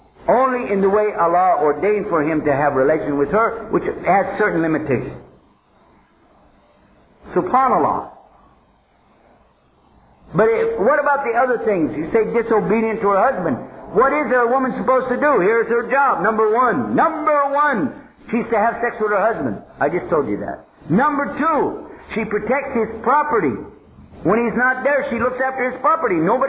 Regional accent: Texas, United States; Don't laugh. I'm from Texas.

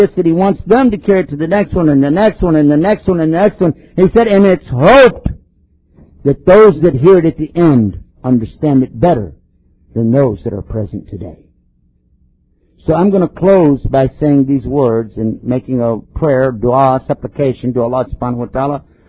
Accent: Texas, United States; For us, I'm from Texas.

